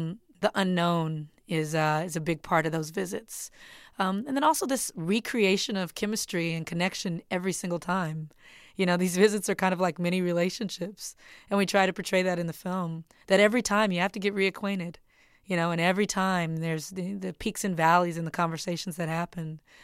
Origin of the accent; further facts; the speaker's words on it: Compton, California, United States; exploring a character that might live where I grew up in Compton, California.